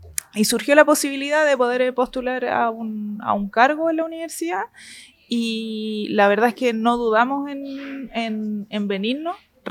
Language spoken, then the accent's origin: Spanish; Santiago, Santiago Metropolitan Region, Chile; Bueno, yo soy de Santiago, toda mi familia está allá